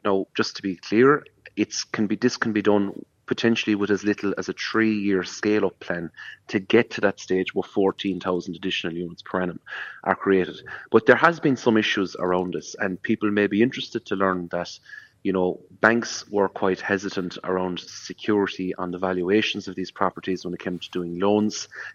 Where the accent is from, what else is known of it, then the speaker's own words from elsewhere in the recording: Ireland; growing up in Ireland